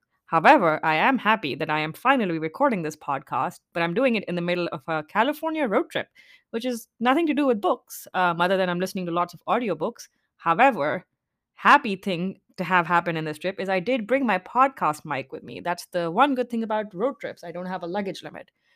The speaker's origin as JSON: {"language": "English", "country": "Pakistan", "said": "And as a Pakistani and as a self-proclaimed avid reader, I have been incredibly remiss in going so long without talking about Pakistani authors."}